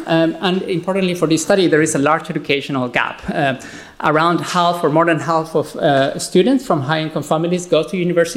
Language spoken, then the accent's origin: English; Colombia; I grew up in Colombia myself, so I kind of I know what they mean when they say that Colombians actually be very happy.